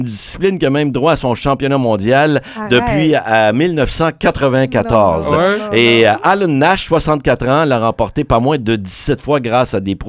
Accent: Quebec, Canada; On sait que les sports les plus populaires, ça demeure chez nous au Québec, le hockey.

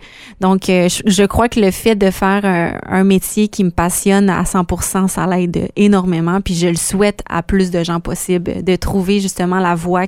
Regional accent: Sherbrooke, Quebec, Canada; j'ai un show solo qui a lieu dans mon patelin à Sherbrooke

